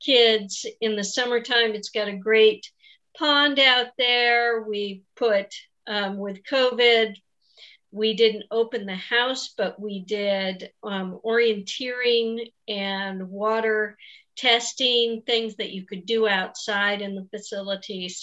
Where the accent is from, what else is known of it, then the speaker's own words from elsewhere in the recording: Idaho, United States; Well, I was raised up in North Idaho and then spent 30 years in exile in southeastern Idaho.